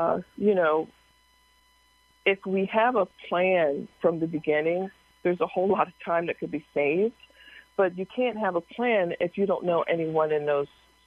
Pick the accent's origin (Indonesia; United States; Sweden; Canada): United States; Harrisburg, Pennsylvania; I am from Harrisburg, Pennsylvania, born and raised, and did very well in high school, went to college for a STEM career, STEM training